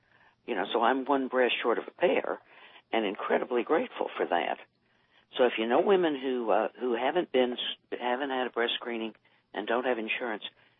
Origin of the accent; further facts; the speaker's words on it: Texas, United States; I'm a Texan, honey, and I still have a lot of affinity there.